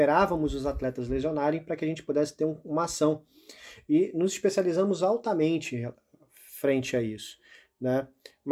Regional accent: Rio de Janeiro, Brazil; E eu não tenho como não dizer agora que eu sou carioca, mas também sou nordestino, tá?

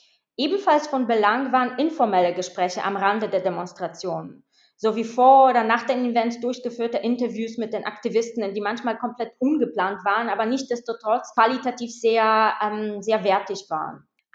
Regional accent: Poland; German is a second language; Einerseits war ich als Polin eine Insiderin

